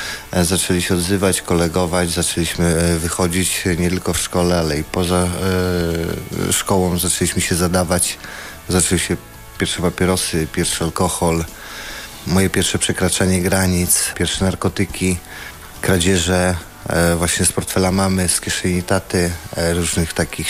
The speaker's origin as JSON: {"language": "Polish", "town": "Ząbki", "region": "Masovian Voivodeship", "country": "Poland", "said": "jestem spod Warszawy, z podwarszawskich Ząbek."}